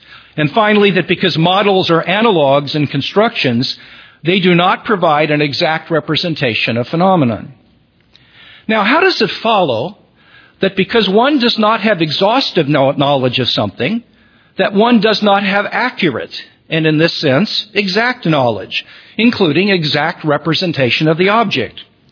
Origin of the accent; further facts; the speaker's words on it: Missouri, United States; that I grew up in Missouri, biblical truth